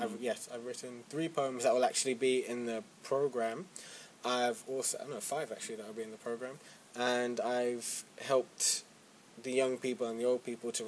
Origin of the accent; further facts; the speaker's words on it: London, United Kingdom; born there; I live in Hammersmith.